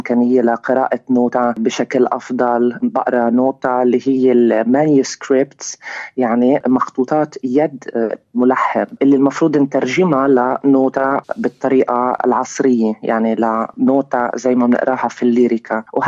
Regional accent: Palestine; فعم بيصير في حركة في الأوبرا عنا في فلسطين

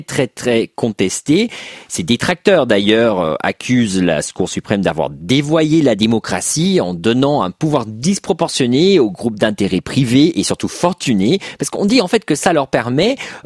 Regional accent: United States; bah surtout moi parce que je suis américain

